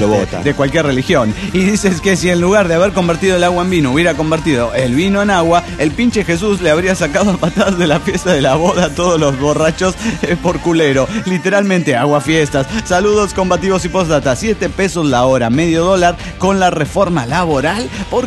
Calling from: Mexico City, Mexico; Estoy en el DF, en líneas generales.

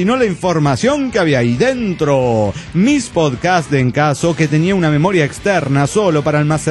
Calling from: Toluca, State of Mexico, Mexico; Aquí, reportándome desde la fría Toluca, más fría que nunca.

